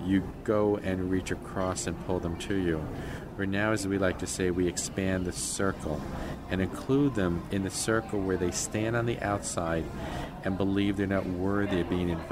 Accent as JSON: {"language": "English", "region": "New Jersey", "country": "United States", "tie": "born or raised there", "said": "Growing up in Jersey, we were like every family in the Northeast."}